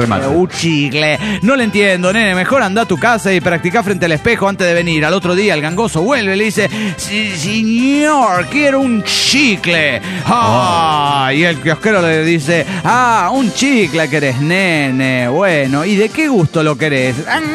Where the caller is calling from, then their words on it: Coatzacoalcos, Veracruz, Mexico; Hola, ¿qué tal? ¿Cómo están todos?